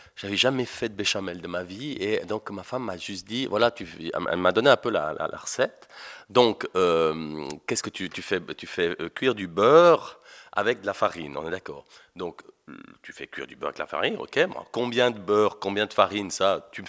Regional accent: Valais, Switzerland; now in Morges, Switzerland; On est au bord du lac, moi j'habite Morges, je suis un Valaisan expatrié.

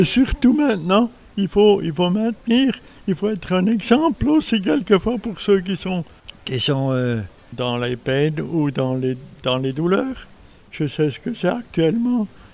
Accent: Switzerland; ce que j'ai moi-même en tant que Suisse imaginé lorsque j'aimerais inviter quelqu'un.

